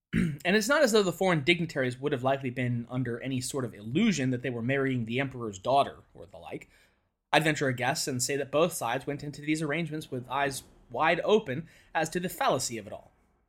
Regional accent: Montana, United States; I was born and raised in Montana. I'd clarify that by saying rural, but that would be redundant.

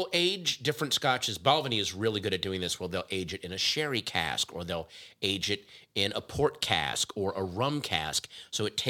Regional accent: Virginia, United States; Then, I get a bottle from a great distiller in my hometown, in my home county, Catoctin Creek in Loudoun County, Virginia, is a single malt.

